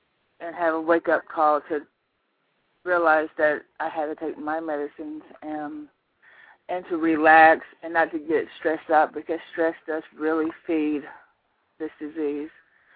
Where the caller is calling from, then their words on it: St. Louis, Missouri, United States; St. Louis, Missouri.